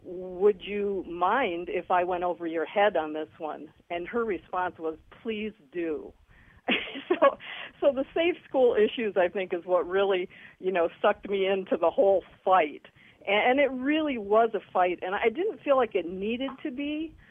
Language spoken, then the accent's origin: English; Albion, Michigan, United States; I'm from Albion, Michigan, and I went to school at Michigan State University is where I graduated from.